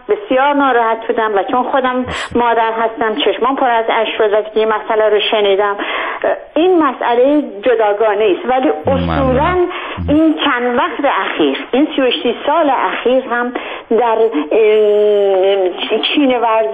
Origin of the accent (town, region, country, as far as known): Ahvaz, Khuzestan, Iran; born or raised there